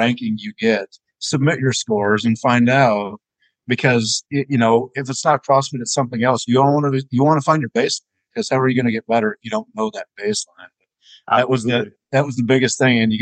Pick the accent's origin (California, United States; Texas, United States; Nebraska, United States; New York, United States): Nebraska, United States; Wakefield; now in Lincoln, United States; originally I'm from a small town in Nebraska, Wakefield, Nebraska, currently living in Lincoln. I've been in Lincoln since 2006.